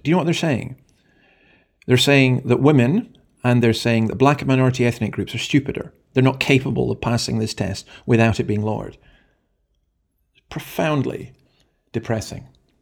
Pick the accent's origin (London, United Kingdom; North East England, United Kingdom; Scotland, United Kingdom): Scotland, United Kingdom; I wonder if that includes me as a Scot.